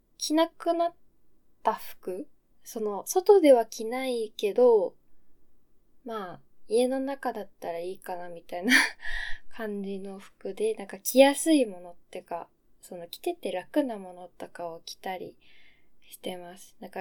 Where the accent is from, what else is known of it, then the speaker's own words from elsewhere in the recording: Hokkaido, Japan; 出身地は、あんまりあれなんだけど、北海道なんですよ。で、あんまりね、北海道広いから、どこって言ってもわかんないと思うんだけど、まあ、北海道の真ん中ら辺に今は住んでます。